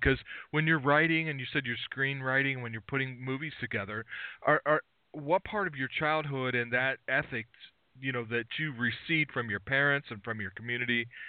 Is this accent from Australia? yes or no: no; Ohio, United States; And they would say, well, where are you from? And Aaron, I would say, oh, from Ohio.